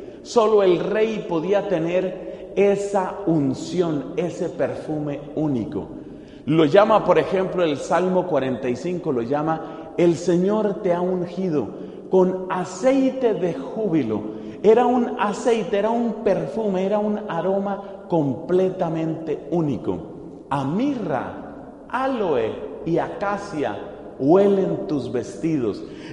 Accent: Colombia; Y también en mi país, en Colombia.

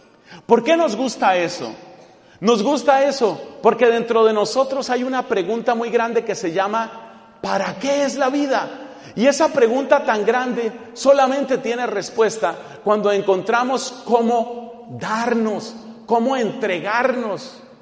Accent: Colombia; Yo les puedo decir como colombiano que ha sufrido de muchas maneras lo que son las FARC

